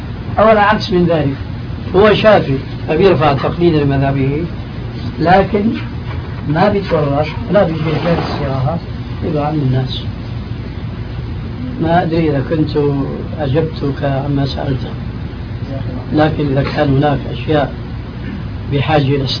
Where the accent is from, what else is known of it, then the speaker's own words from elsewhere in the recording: Syria; أما جماهير الناس كما يقولون عندنا في سوريا